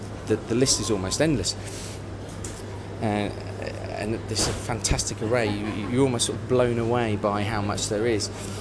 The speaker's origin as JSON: {"language": "English", "town": "Yeovil", "region": "South West England", "country": "United Kingdom", "tie": "born or raised there", "said": "even a little bit from my hometown, the Bridge Farm cider from Yeovil."}